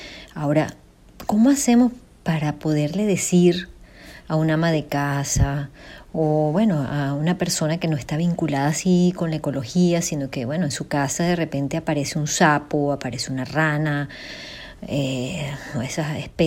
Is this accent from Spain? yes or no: no; Venezuela; nos sentimos súper orgullosos como venezolanos